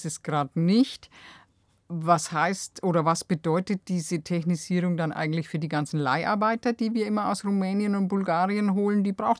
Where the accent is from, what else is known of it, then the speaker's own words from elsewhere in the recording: Bavaria, Germany; Und das bei uns in Bayern, wo der Durchschnittsbetrieb gerade mal 37 Hektar hat und 44 Kühe.